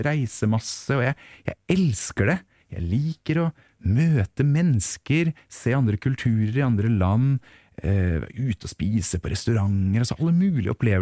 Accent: Tønsberg, Vestfold, Norway; hjemme i Tønsberg på det lille teatret

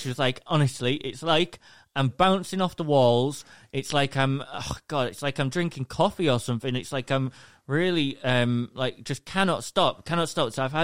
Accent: England, United Kingdom; from England, the UK.

